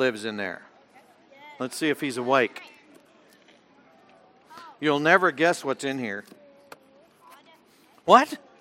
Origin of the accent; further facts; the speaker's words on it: Texas, United States; growing up in North Texas and going to my grandparents in North Louisiana